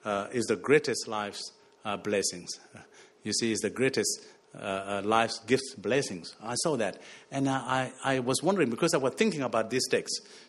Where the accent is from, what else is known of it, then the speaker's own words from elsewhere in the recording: Egypt; moved away as an adult; now in Australia; So when I was at the Monash University, Gippsland, I was coming out from Egypt, and I didn't know much about life in Australia.